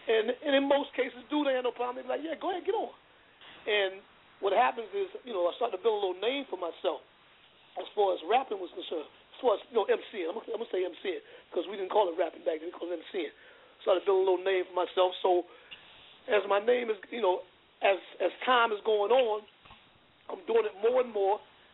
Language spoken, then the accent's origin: English; Alabama, United States; now in Schaumburg, United States; You know, I came here from Alabama in 1970, and I happened to move right across the street from Cookie.